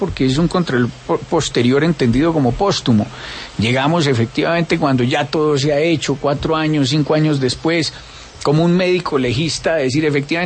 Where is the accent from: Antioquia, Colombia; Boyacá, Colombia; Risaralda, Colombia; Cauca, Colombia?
Risaralda, Colombia; Pereira; yo soy de Pereira, siempre he dicho que es la capital del cielo, Tierra Santa.